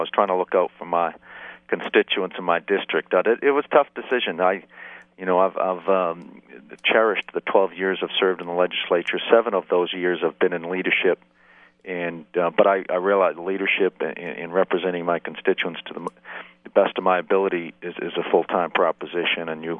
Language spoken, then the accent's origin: English; Virginia, United States; I'm from Northern Virginia, of course, and spent my life there as a prosecutor and legislator